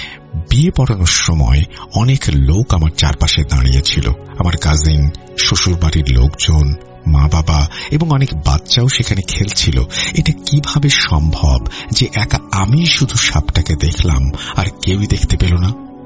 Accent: Comilla, Chittagong Division, Bangladesh; আমি কুমিল্লার বাসিন্দা

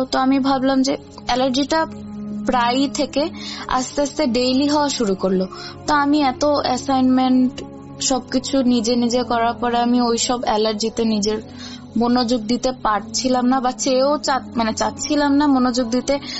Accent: Bangladesh; moved away; আমি যে কান্ট্রিটা থাকি ওটা হচ্ছে বেশ ঠান্ডার একটা দেশ, তো আমরা যেহেতু বাংলাদেশের মানুষ আমাদের ওয়েদার মোটামুটি একটু গরম থাকে

